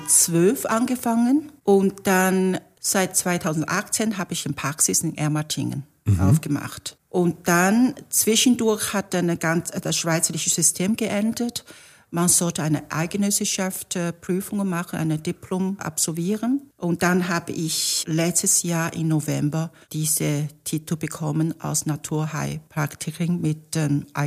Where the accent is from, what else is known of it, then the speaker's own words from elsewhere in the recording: Shanghai, China; German is a second language; moved away as an adult; now in Switzerland; Ich komme aus Shanghai, China. Und ich bin dort aufgewachsen und dann habe ich dort Ausbildung gemacht, aber kein TCM-Ausbildung. Damals. Und ich habe ursprünglich mechanische Ingenieur studiert in Shanghai. Und danach habe ich in der Sulzer, bei Sulzer Shanghai gearbeitet.